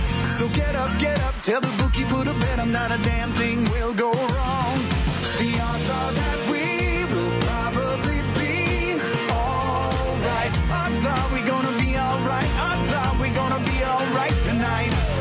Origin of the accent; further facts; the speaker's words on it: East Coast, United States; now in California, United States; growing up in the East and going to Salem and studying the Salem witch trials